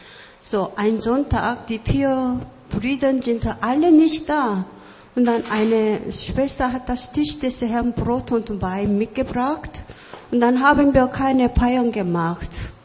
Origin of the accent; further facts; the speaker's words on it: Bonn, North Rhine-Westphalia, Germany; ich komme aus Bonn